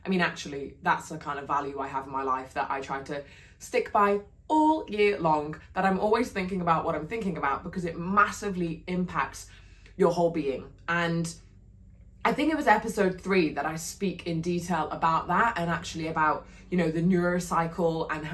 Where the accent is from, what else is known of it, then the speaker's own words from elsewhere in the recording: England, United Kingdom; So I'm Northern English, and I actually am a bit Norwegian too. Fun fact for you.